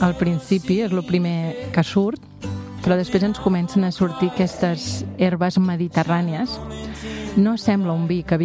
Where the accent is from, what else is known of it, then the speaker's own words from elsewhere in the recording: Catalonia, Spain; A casa som del Penedès, de la família ve del Penedès